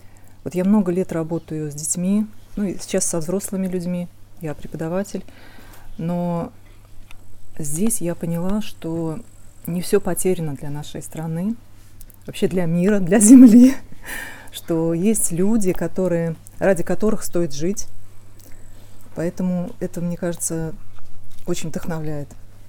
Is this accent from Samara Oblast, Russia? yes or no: no; Ulyanovsk Oblast, Russia; я из Ульяновской области.